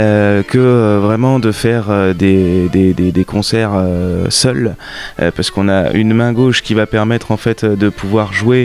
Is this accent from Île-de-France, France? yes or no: no; Pays de la Loire, France; Je suis originaire de Vendée et j'apprivoise l'accordéon depuis l'âge de 8 ans.